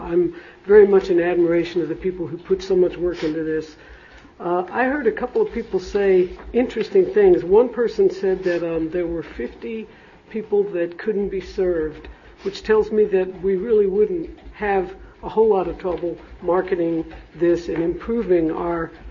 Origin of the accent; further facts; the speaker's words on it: Texas, United States; I'm from Texas.